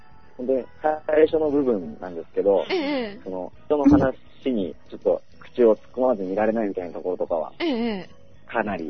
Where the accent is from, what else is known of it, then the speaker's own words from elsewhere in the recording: Ibaraki, Japan; 出身は茨城ですね。